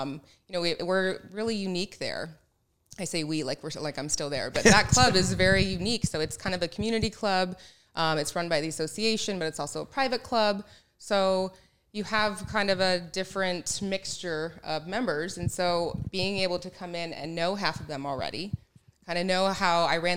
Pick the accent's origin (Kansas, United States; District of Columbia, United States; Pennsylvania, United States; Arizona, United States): Arizona, United States; Phoenix; now in San Diego, United States; I grew up in Phoenix and I've lived in San Diego for 14 years now.